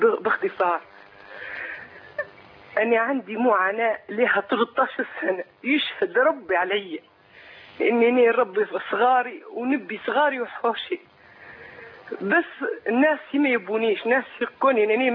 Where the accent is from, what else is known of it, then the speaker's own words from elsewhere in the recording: Libya; من ليبيا.